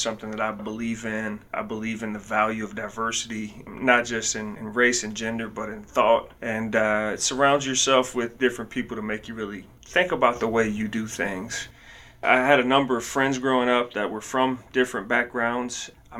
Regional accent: North Carolina, United States; I grew up in Eastern North Carolina. Northeastern is what I like to say, Warren County. My wife and I both are from there.

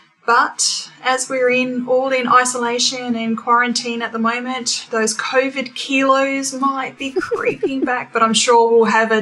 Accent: Australia; also born or lived in United Kingdom; now in Bangkok, Thailand; I'm an Australian, actually living in Bangkok, Thailand at this time.

